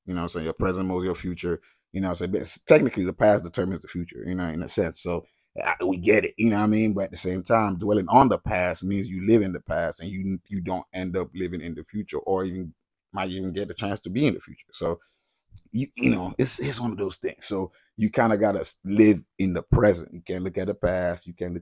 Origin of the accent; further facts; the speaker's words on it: Nigeria; By the way, I'm Nigerian, born and raised